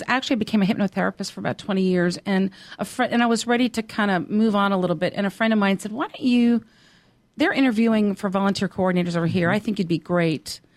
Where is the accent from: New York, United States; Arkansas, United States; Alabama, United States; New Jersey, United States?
New Jersey, United States; moved away; When I first came down here, I am from New Jersey, and when I first came down here, which was in 1974